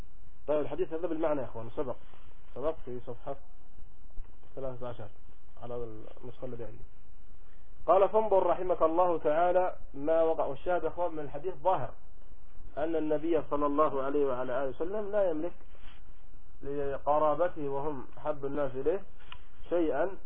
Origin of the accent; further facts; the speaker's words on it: Aden, Yemen; الذي مقبور عندنا في عدن